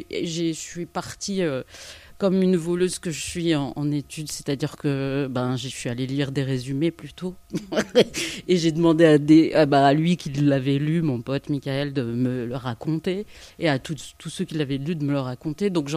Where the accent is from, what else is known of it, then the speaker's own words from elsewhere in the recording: Madagascar; born there; Je suis née à Madagascar, j'ai vraiment un prénom typique de là-bas, un nom typique de là-bas, mais comme je suis blanche